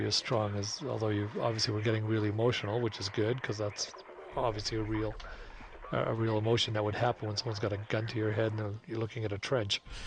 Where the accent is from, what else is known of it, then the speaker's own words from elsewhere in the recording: Canada; because I'm a Canadian, or was at one point